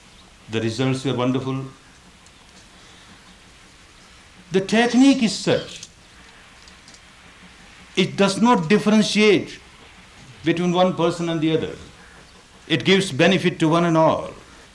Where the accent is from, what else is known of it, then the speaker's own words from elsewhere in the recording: Myanmar; I was born in Burma and I lived there. I learned a little bit of the language